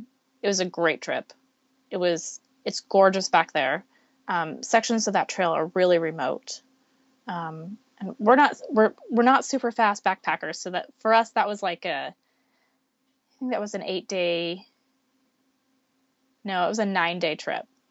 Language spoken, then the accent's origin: English; Boise, Idaho, United States; also born or lived in Everett; I was actually born in Everett, but my parents moved with me to Boise when I was about 3. And I was in Boise until I was 20.